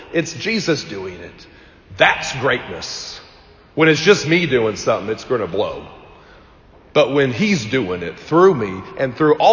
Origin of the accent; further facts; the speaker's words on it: Bloomington, Indiana, United States; I'm 32. Just a little bit about me. I'm 32. I grew up in Bloomington. I am a Hoosier. I went to IU.